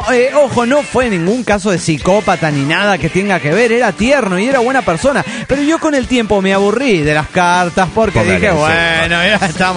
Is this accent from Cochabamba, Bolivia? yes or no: yes; Cochabamba, Bolivia; soy el insignificante de Cochabamba, Bolivia